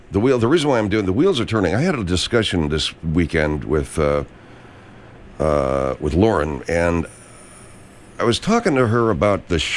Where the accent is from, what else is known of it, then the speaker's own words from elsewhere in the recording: California, United States; There's a lot of kids that from here, where I grew up here in Southern California, everywhere, all over the country, went to Notre Dame.